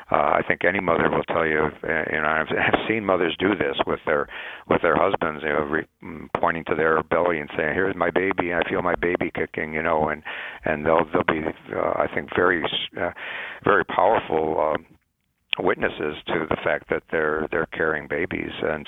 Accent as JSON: {"language": "English", "town": "Chicago", "region": "Illinois", "country": "United States", "tie": "born or raised there", "said": "I was the president of my high school Young Democrats Club growing up in Chicago, but that was back in the 1960s"}